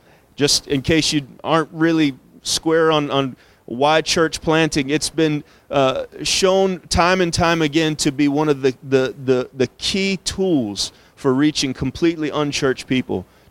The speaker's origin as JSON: {"language": "English", "region": "South Carolina", "country": "United States", "tie": "born there", "said": "I was born here in York County, and I have family actually who still live in Rock Hill and who are here today."}